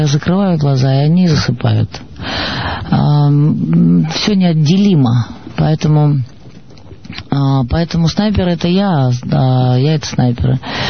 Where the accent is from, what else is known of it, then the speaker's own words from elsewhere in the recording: Saint Petersburg, Russia; Поэтому мы сыграем в Питере. Это мой родной город.